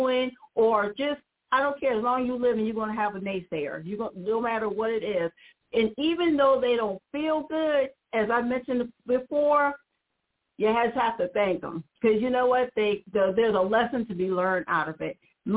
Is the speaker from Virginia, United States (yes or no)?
no; South Carolina, United States; also born or lived in New Jersey; Everyone knows I'm from South Carolina. And I'm always born in Jersey, but raised in South Carolina. So I'm always going to claim a Southern heritage.